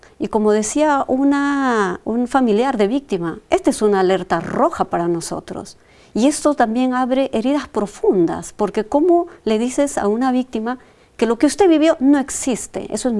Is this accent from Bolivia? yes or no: no; Cayara, Ayacucho, Peru; Mi pueblo ha sido afectado por ambos grupo, por el grupo subversivo y también por las fuerzas del orden. ¿Cómo nos pueden decir a los callarinos que eso no existió?